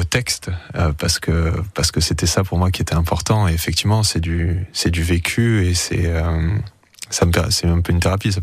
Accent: Carry-le-Rouet, Provence-Alpes-Côte d'Azur, France; moi j'ai grandi à Carré-le-Rouet, ouais. Donc en bord de mer

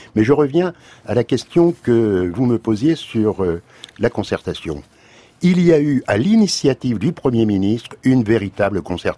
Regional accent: Lille, Hauts-de-France, France; puisque je suis de Lille

